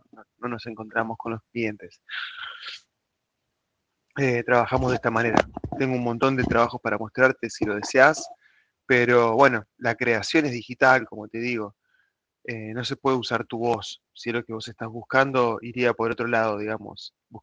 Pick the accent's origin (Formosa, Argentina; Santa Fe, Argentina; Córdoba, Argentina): Santa Fe, Argentina; Rosario; Soy de Rosario, Santa Fe, Argentina.